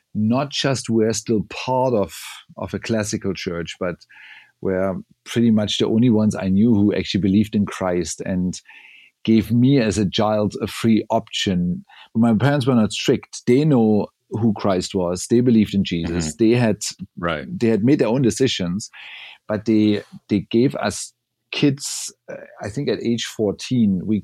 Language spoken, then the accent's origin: English; East Germany, Germany; growing up in East Germany made me, even though I come from a Christian family, made me always somebody who believed that Europe was completely unreached.